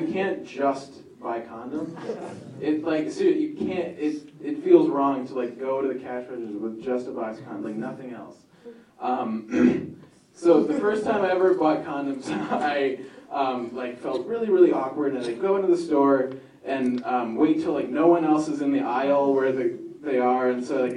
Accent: Minnesota, United States; Okay, so I'm from the Midwest. I'm from the great state of Minnesota.

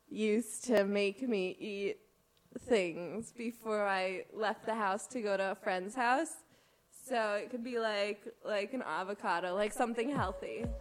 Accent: Great Neck, New York, United States; Well, yes, I'm from Great Neck. It's on Long Island.

